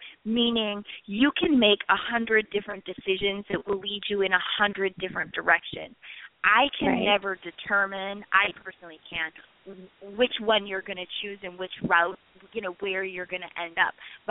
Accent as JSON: {"language": "English", "town": "Minneapolis", "region": "Minnesota", "country": "United States", "said": "did you know I'm from Minneapolis, Garrett?"}